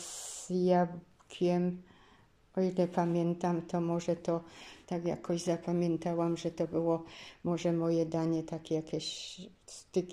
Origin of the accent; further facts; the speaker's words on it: Grajów, Lesser Poland, Poland; Żyliśmy na wsi. Ja urodziłam się w Grajowie. Nie było jeszcze wtedy prądu, nie było telewizji, nie było komputerów